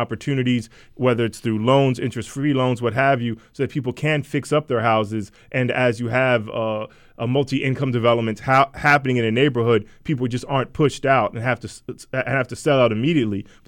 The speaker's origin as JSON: {"language": "English", "town": "Columbia", "region": "Maryland", "country": "United States", "tie": "born or raised there", "said": "I grew up in Columbia, Maryland, outside of Baltimore."}